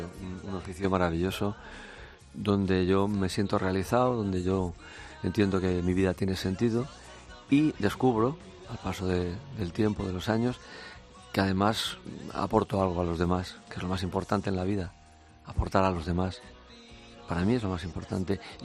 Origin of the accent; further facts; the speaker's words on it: Barcelona, Catalonia, Spain; mi ciudad es Barcelona, yo nací en Barcelona, y es una ciudad que adoro